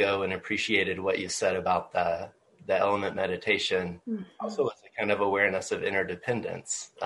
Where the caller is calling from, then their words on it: Texas, United States; I'm zooming in from Texas.